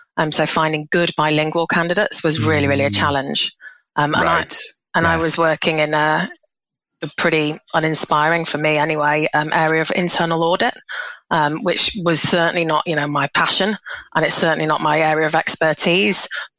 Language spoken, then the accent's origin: English; Leeds, Yorkshire and the Humber, United Kingdom; also born or lived in Glasgow; So I'm originally from Leeds.